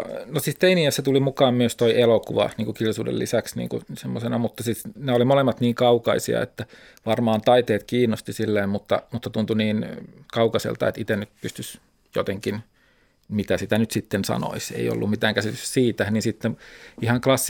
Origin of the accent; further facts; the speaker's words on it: Kokkola, Central Ostrobothnia, Finland; Kokkolasta, Keski-Pohjanmaalta.